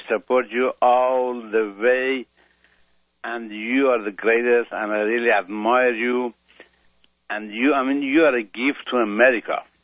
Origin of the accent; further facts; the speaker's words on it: Iran; now in United States; I'm originally from Iran.